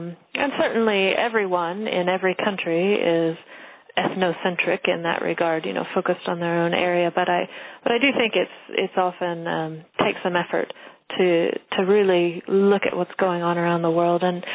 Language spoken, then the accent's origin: English; United States; and maybe as an American I can say this gingerly